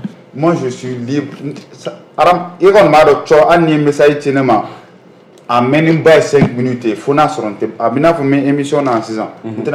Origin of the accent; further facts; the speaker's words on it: Mali; Même moi, je suis malien